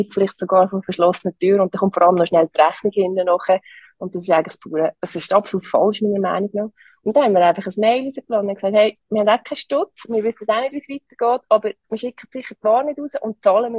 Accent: Lucerne, Switzerland; in Luzern, meiner Heimat, fehlt so ein bisschen der Designaspekt

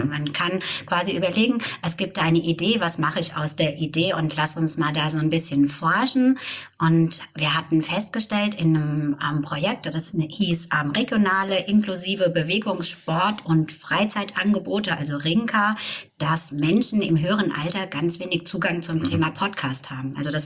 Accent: Germany; wir sind stolz auf unsere Rhön, wir sind stolz auf unsere Mundart, wenn wir sprechen, wollen wir sprechen und wir wollen in Mundart sprechen.

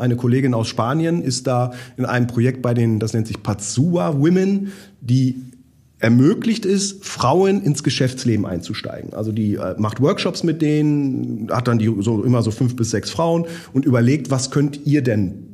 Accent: Germany; accent: German; Ich war eigentlich da, um mit meinem charmanten deutschen Akzent die Produkte so ein bisschen zu präsentieren.

